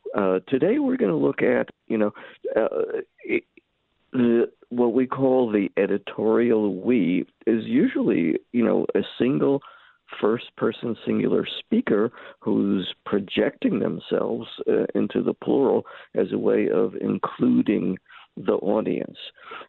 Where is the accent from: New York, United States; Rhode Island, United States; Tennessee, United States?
New York, United States; New York City; that's the kind of thing that kids would say to each other when I was growing up in New York City.